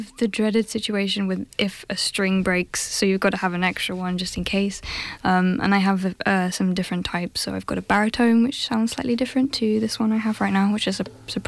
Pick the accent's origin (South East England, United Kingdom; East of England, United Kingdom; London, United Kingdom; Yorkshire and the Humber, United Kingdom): East of England, United Kingdom; Hitchin; I'm from Hitchin.